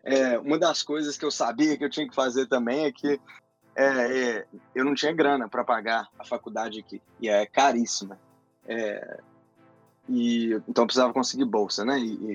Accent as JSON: {"language": "Portuguese", "town": "Belo Horizonte", "region": "Minas Gerais", "country": "Brazil", "said": "Um grande prazer estar aqui com vocês hoje. Eu sou mineiro de Belo Horizonte, é onde eu tenho grande parte da minha família."}